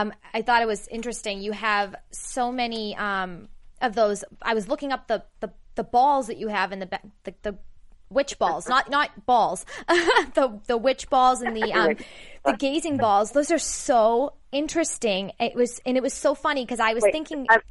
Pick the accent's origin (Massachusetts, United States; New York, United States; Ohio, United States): Massachusetts, United States; Boston; now in Los Angeles, United States; I'll tell you, I'm from Boston. And, you know, when I came here, it's a culture shock.